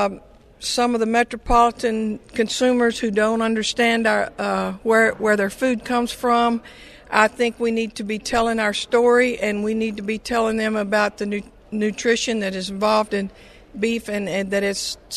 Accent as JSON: {"language": "English", "town": "Brenham", "region": "Texas", "country": "United States", "said": "I'm from Brenham, Texas, and we run TZ Cattle Company, which is a cow-calf operation."}